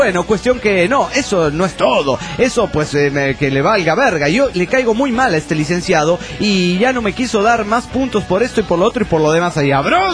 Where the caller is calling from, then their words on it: San Pedro Sula, Cortés, Honduras; Les escribo de San Pedro Sula, Honduras, así que soy de San Pedrano. ¿Cómo andan?